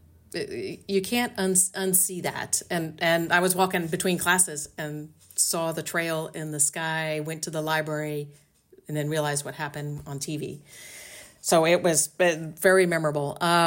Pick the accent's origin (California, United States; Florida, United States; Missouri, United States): Florida, United States; And I grew up in Central Florida, kind of at the height of this space shuttle program.